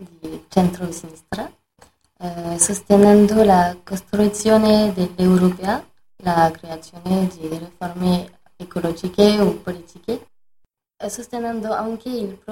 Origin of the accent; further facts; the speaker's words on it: Philippines; Italian is a second language; moved away; questa situazione mi fa rimpianto il mio paese, che è le Filippine. È un magnifico paese e rimpianto molto il mio paese